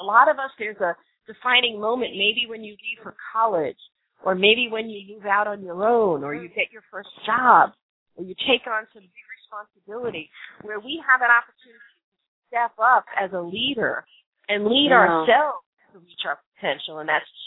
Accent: New York City, New York, United States; I grew up in New York City in a 2-bedroom apartment, and there were 7 children.

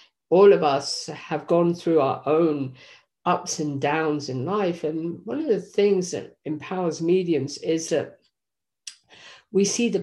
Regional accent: England, United Kingdom; Originally, I was from England.

